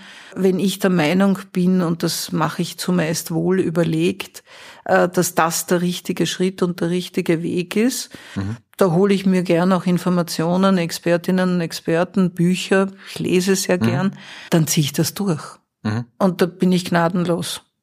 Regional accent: Vienna, Austria; Also ich bin in Wien geboren, komme eigentlich in vierter oder fünfter Generation aus Wien, bin also eine Ur-Wienerin. Inzwischen sage ich, mehr Ostösterreicher geht fast nicht, weil ich wohne jetzt in Niederösterreich, bin Ur-Wienerin und arbeite im Burgenland.

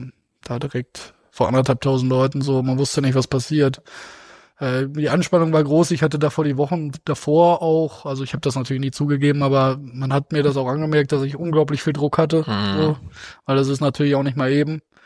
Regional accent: Beelen, North Rhine-Westphalia, Germany; wo ich komme ja aus Beelen, ist ja auch kein Geheimnis

